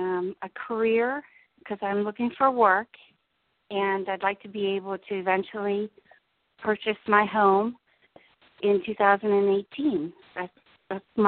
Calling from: New Jersey, United States; I'm in New Jersey.

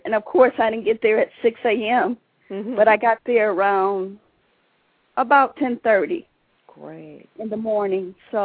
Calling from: Detroit, Michigan, United States; I'm calling from Detroit, Michigan.

